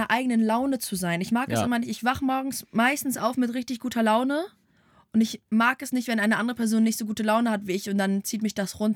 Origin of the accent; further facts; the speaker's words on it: Hamburg, Germany; Ich komme aus Hamburg, Digga.